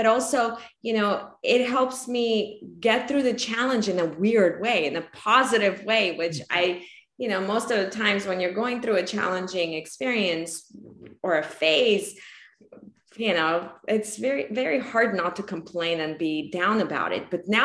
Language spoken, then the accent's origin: English; Armenia; also born or lived in Russia; now in United States; when we came from Russia, from Armenia, the currency changed. So my parents lost all their money. And then a week later we were in the US.